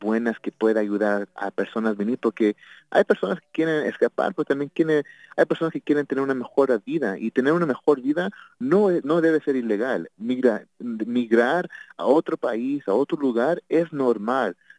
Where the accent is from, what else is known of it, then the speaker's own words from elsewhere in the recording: United States; nosotros como americanos, nosotros como humanos